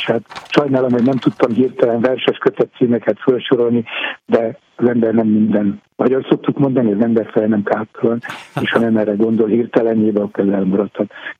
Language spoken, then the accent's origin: Hungarian; Törökkoppány, Somogy, Hungary; moved away; De hát azt mondták, hogy ha már én Somogyból születtem, törökkoppányban Somogyból elszármaztam, de mégis tartom a kapcsolatokat, még visszatérő vagyok